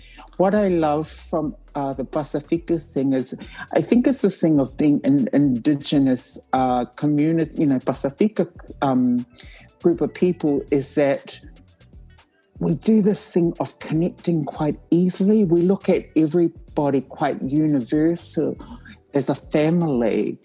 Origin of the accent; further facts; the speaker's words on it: New Zealand; now in Australia; I grew up half in New Zealand and half in Australia. I consider New Zealand as my second home. And my parents are from Savai'i